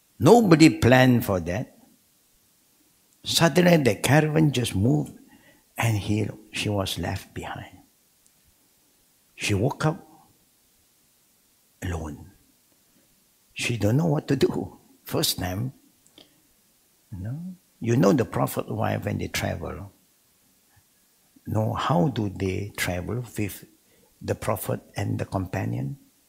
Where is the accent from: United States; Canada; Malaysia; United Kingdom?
Malaysia; English is a second language; That's why the Arab, when they know that we are Malaysian, oh, number wahid, good.